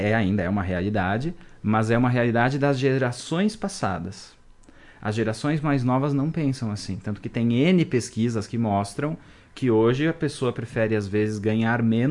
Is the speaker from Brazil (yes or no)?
yes; Erechim, Rio Grande do Sul, Brazil; now in Marau, Brazil; Eu não sou nascido em Marau, nós viemos de Erechim para cá